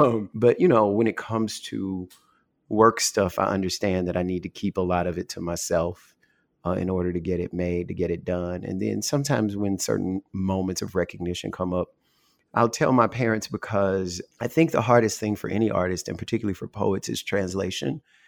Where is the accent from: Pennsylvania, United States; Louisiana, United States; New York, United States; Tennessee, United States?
Louisiana, United States; now in New Orleans, United States; And I'm from North Louisiana.